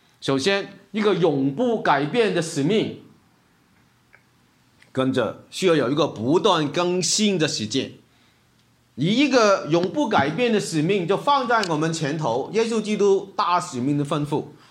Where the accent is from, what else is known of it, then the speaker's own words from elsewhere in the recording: Hong Kong; 我从香港来的